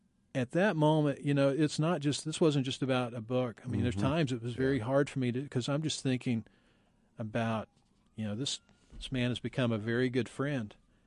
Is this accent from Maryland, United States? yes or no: no; Oklahoma, United States; I grew up in Oklahoma where football is a religion